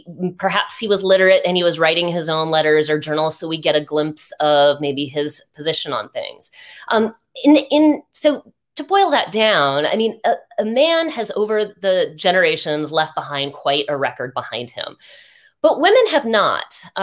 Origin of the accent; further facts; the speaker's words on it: New Hampshire, United States; most of us, born and bred in New Hampshire, if not close to it.